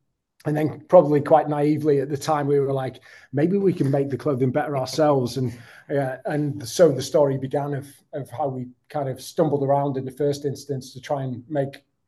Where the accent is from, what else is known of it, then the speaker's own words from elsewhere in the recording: Kendal, North West England, United Kingdom; So I was born in the Lake District, Kendal, Cumbria, and yeah, I spent most of my earlier years there, just kicking around in the local countryside